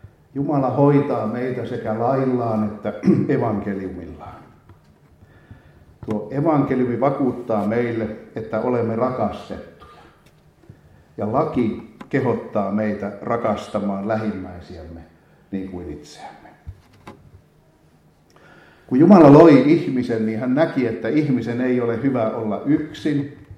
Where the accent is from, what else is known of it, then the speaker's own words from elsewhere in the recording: Kälviä, Central Ostrobothnia, Finland; Käläviällä oli semmoinen sanonta, olen siis sieltä kotoisin